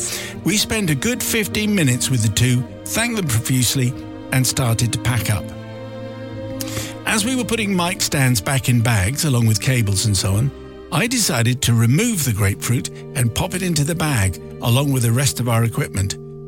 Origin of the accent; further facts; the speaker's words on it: Manchester, North West England, United Kingdom; a relatively new band from Manchester, my hometown, were performing.